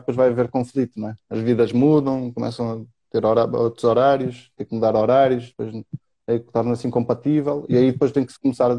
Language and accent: Portuguese; Braga, Portugal; Tinha que dizer um palavrão, sou de Braga.